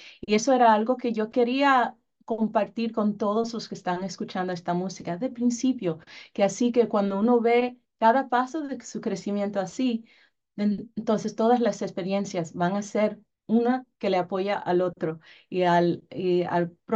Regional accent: Dominican Republic; Como me crié en la República Dominicana, fui a la escuela ya, y ahí yo siempre estaba rodeada de música de todas partes.

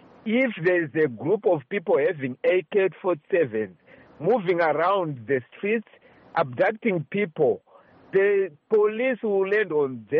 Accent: Mabuku, Zimbabwe; I come from Mabuku.

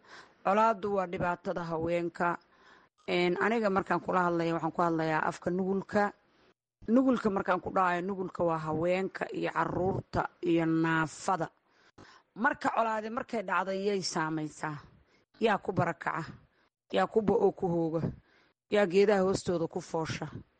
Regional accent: Galmudug, Somalia; Maya reer Buldaani reer Galmudug baynu nahay.

